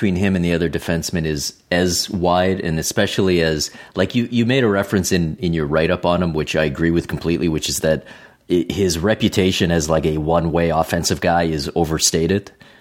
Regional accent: Canada; because I'm Canadian

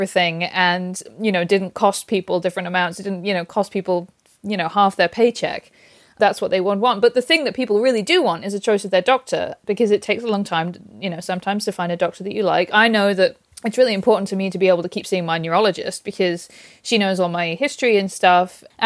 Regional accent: United Kingdom; hello, I'm British.

